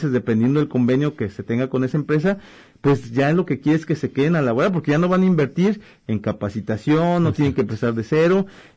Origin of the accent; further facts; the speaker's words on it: Mexico; nuestra ideología como mexicanos siempre nos bombardean desde la primaria o la secundaria